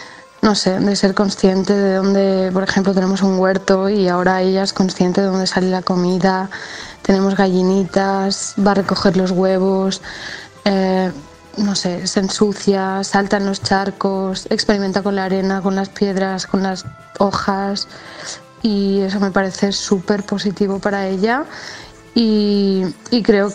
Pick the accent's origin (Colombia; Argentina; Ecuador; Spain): Spain; Ciutadella, Balearic Islands; de Ciutadella.